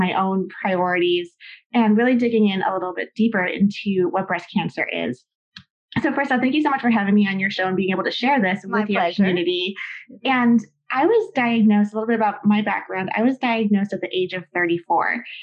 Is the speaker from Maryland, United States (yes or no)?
no; Boston, Massachusetts, United States; we're both from Boston and we can just Google